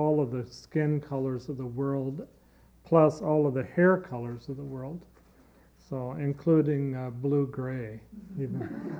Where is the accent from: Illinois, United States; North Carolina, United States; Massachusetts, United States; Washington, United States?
Washington, United States; Tacoma; from Tacoma.